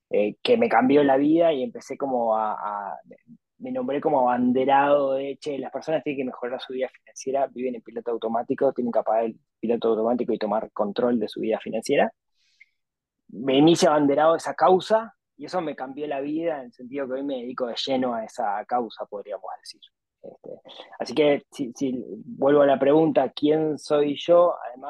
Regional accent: Ciudad de la Costa, Canelones, Uruguay; súper humilde, digamos, cuando era chico. Yo crecí en Shangri-La, en la ciudad de la costa, en Uruguay.

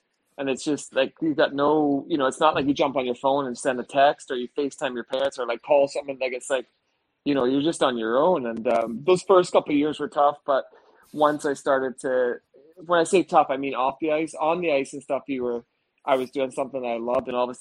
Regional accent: Scotland, United Kingdom; I'm a kid from Scotland or from the UK who's starting to outshine players over in Canada or America

